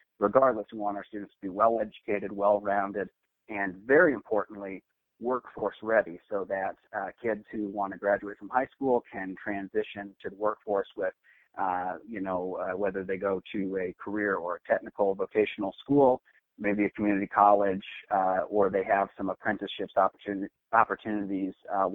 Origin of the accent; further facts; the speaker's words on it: Spirit Lake, Iowa, United States; So I'm originally from Spirit Lake, and I'm a fifth generation Northwest Iowan.